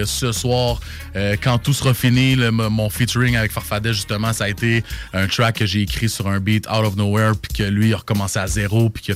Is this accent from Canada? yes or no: yes; Saint-Hyacinthe, Quebec, Canada; Je viens de Saint-Hyacinthe.